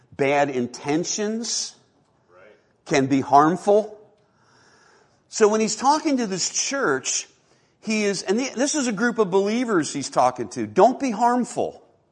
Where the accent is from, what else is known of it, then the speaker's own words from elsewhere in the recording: Delaware, United States; when we lived on the East Coast, I grew up in Delaware.